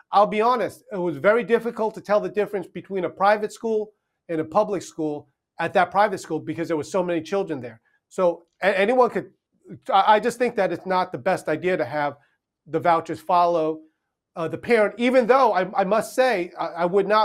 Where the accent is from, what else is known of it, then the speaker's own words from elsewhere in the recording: Arkansas, United States; I know in my home state, Arkansas, they just passed the same thing.